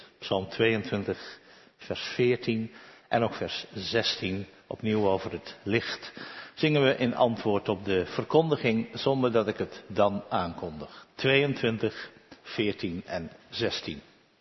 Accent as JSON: {"language": "Dutch", "region": "South Holland", "country": "Netherlands", "tie": "born or raised there", "said": "Geboren en getogen in de Alblasse Waard, kennen we de verhalen."}